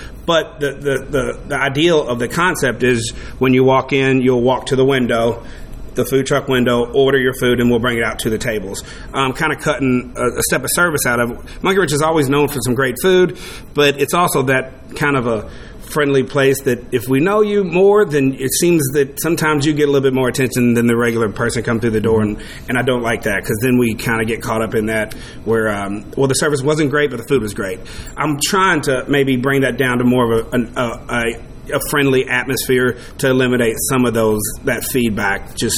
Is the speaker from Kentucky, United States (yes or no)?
yes; Okolona, Kentucky, United States; I was born in Okolona. I was born almost in Maryville, practically Maryville. I was real close to going to Bullock County Schools, and at 13, my mom moved me over to the east side of town